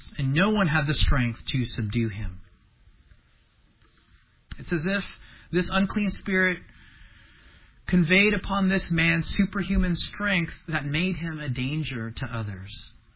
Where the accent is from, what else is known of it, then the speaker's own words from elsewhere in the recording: Hacienda Heights, California, United States; when I tell people that I grew up in Hacienda Heights, you know, and they're from New York City, and they have no idea where Hacienda Heights is. So I just tell them L.A.